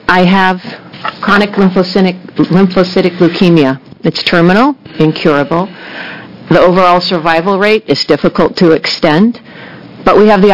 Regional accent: Tualatin, Oregon, United States; I am from Tualatin. I'm a constituent of Senator Devlin's.

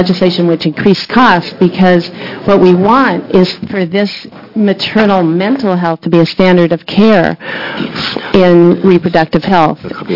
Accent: Portland, United States; I'm from Portland.

